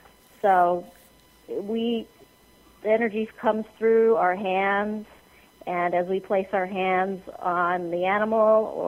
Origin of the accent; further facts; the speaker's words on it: Seattle, Washington, United States; I grew up in Seattle.